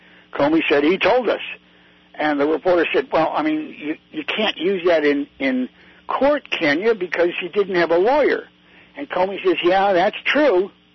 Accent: Chicago, Illinois, United States; I grew up in Hyde Park, not far from where they did the first, you know, controlled nuclear reaction.

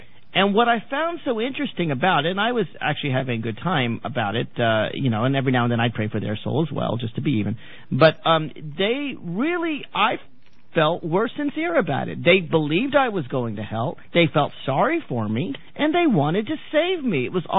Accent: Nashville, Tennessee, United States; I should tell you, I grew up in Nashville, Tennessee.

